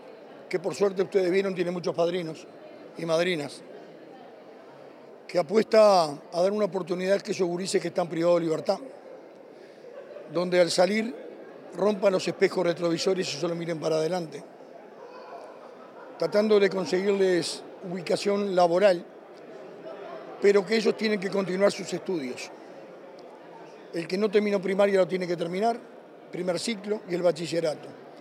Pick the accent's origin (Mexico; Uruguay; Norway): Uruguay; A mí me genera, como todo uruguayo